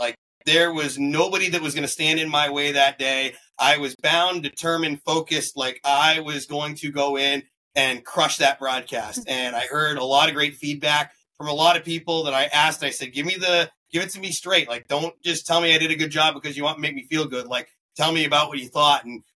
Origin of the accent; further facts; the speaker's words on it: New England, United States; Growing up in New England, big Bruins fan.